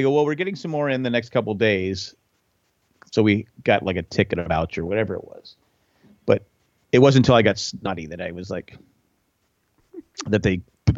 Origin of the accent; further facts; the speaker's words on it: San Diego, California, United States; Growing up in San Diego, too, it'd be like, I'm still wearing shorts.